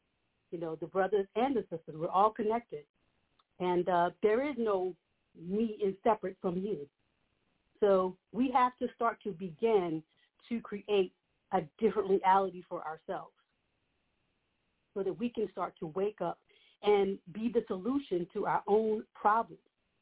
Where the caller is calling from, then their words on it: Collegeville, Pennsylvania, United States; I'm calling from Collegeville, PA.